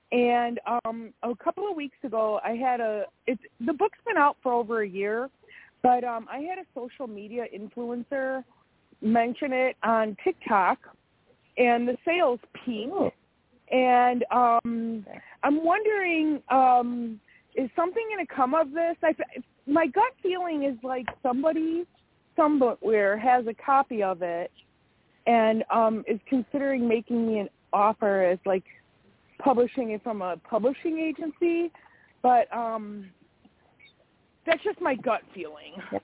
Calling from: Wisconsin, United States; I'm calling from Wisconsin.

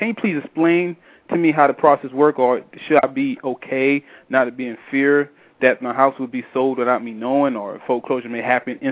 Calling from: Baltimore, Maryland, United States; I'm calling from Baltimore City, Maryland.

